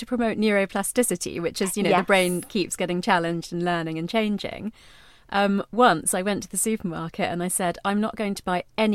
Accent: London, United Kingdom; me growing up in London, but in an Indian household, turmeric was, you know, totally, it was like an everyday thing.

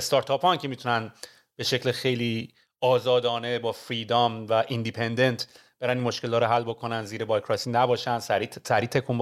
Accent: Iran; now in Canada; ما پاشدیم کوبیدیم از ایران زدیم بیرون اومدیم کانادا

